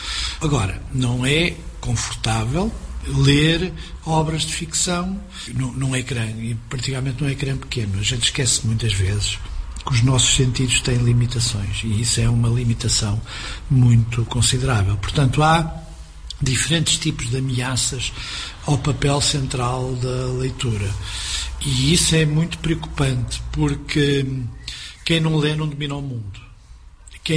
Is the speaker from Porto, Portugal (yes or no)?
yes; Porto, Portugal; É a minha terra, e conheço bem Matosinhos e Gaia.